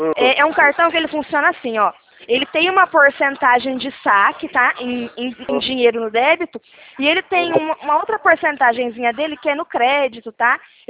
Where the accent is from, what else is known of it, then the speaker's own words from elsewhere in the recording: São Paulo, Brazil; Eu sou do estado de São Paulo.